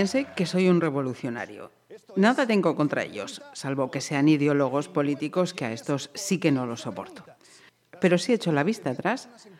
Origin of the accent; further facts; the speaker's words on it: Barakaldo, Basque Country, Spain; De pequeño me sentía un poeta en mi pueblo. Nací en Baracaldo, en casa de mis padres, en casa de obrero, de familia humilde, trabajadora y bien sufrida, asistido por una matrona.